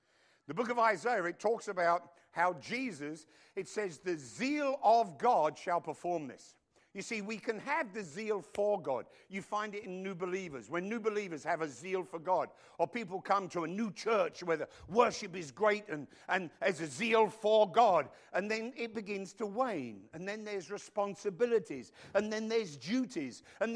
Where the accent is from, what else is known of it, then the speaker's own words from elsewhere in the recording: London, United Kingdom; now in United States; I grew up in London, as you all know.